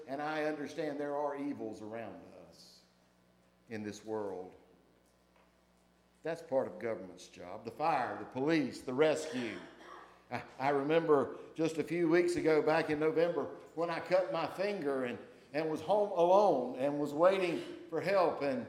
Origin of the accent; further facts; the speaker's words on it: North Carolina, United States; We realize we have a tradition as American citizens, as North Carolinians, and even as folks who live on in this community.